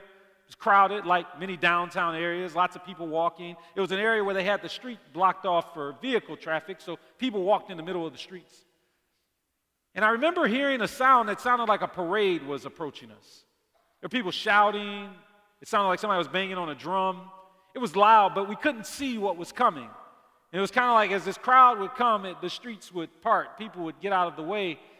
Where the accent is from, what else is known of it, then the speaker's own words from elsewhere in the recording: Detroit, Michigan, United States; I mean, I grew up in Detroit, a city that was like 95% African-American when I was growing up